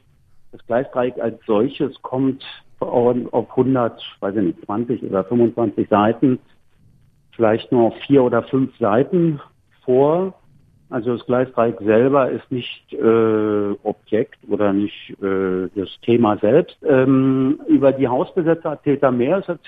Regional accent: Berlin, Germany; Sicherlich sind wir schwimmen gegangen im Teltowkanal an der Mauer, aber die Mauer als solche habe ich nicht als Bestandteil meiner Kindheit oder Jugend in Erinnerung. Und ich denke, das ging vielen Westberlinern so.

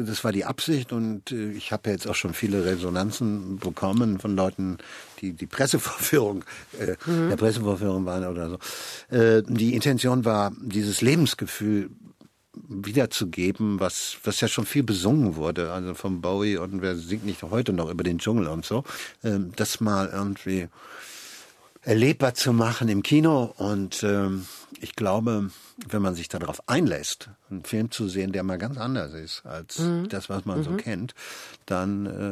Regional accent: Hagen, North Rhine-Westphalia, Germany; dass der auch aus Hagen kommt, aus meiner Heimatstadt.

